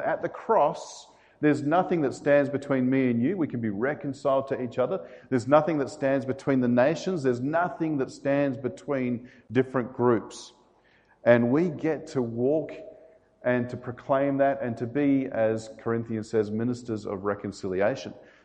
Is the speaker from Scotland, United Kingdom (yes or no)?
yes; Uddingston, Scotland, United Kingdom; born there; So I was born in Scotland in 1975, a little town called Uddingston in Glasgow.